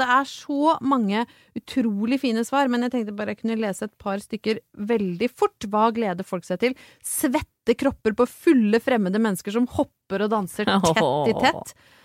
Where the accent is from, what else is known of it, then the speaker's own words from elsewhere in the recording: Brøttum, Innlandet, Norway; når jeg vokste opp på Brøttum